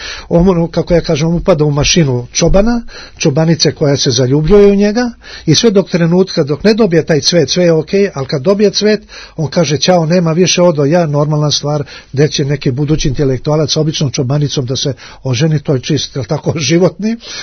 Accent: Obrenovac, Belgrade, Serbia; ja sam iz Obrenovca rodom, a moj otac je iz sela Zvečke pokraj Obrenovca 4 km.

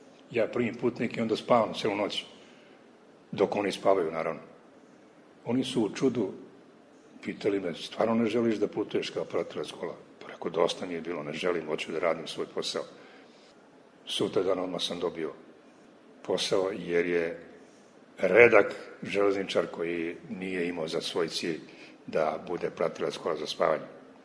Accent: Serbia; A kod nas u Srbiji je sasvim normalno

